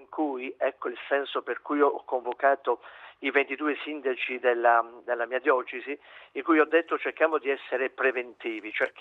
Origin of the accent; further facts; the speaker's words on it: Apulia, Italy; Io sono e vengo dalla Puglia, vengo da quella zona